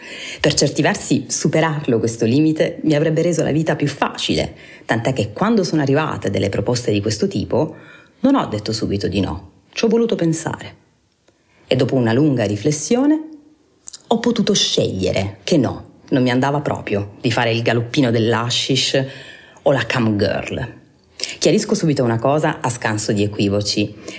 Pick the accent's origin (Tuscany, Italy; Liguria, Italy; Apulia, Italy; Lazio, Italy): Apulia, Italy; Taranto; Da decenni la mia città d'origine è schiacciata sotto il peso dell'industrializzazione